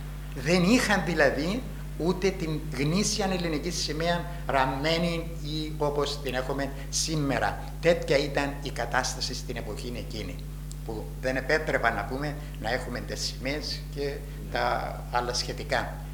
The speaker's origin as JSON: {"language": "Greek", "town": "Agios Georgios Spatharikou", "region": "Famagusta District", "country": "Cyprus", "tie": "born there", "said": "Γεννήθηκα στον Άγιο Γεώργιο Σπαθαρικού, 4 του Φεβράρι του 1920."}